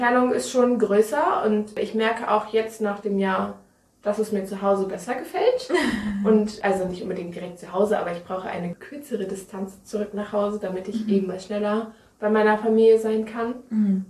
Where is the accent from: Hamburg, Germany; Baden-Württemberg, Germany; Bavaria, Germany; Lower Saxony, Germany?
Lower Saxony, Germany; Ich komme aus dem schönen Weserbergland, ganz anders als das Flachland hier.